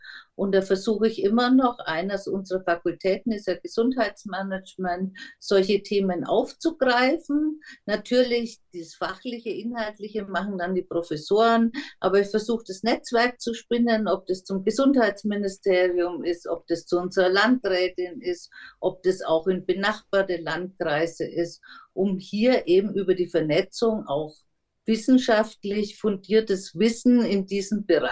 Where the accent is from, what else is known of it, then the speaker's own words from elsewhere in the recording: Nuremberg, Bavaria, Germany; Ja, ich bin eine gebürtige Nürnbergerin und bin dort in die Schule gegangen